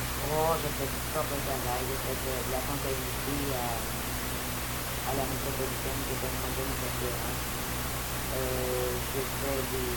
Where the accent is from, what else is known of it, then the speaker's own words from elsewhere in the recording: Canada; moi, je suis une Canadienne